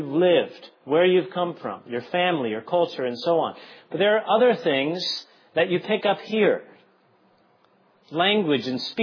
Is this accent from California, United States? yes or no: yes; California, United States; also born or lived in South Carolina; I'm only 35 now, and I spent about 10 years in South Carolina. And there's a certain sense where I'm a Californian, and there's another sense where I'm a Southerner.